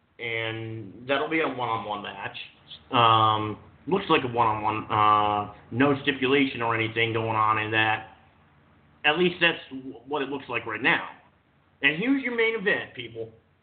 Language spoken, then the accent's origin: English; Ireland; Maybe it's because I'm Irish and I'm a little bit biased toward Becky Lynch.